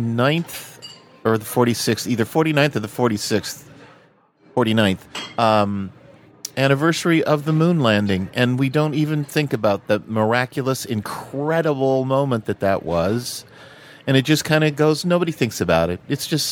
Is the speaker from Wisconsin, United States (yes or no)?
no; Canoga Park, California, United States; I grew up in Canoga Park, California. I grew up there.